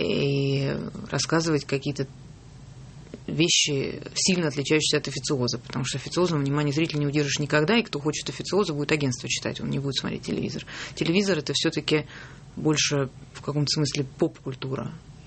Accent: Russia; Я говорю, я из России.

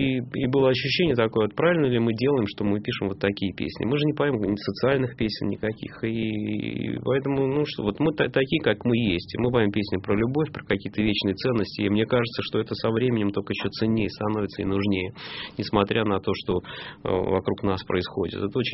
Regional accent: Moscow, Russia; Я просто не люблю, когда закатывают в пластик мой родной город.

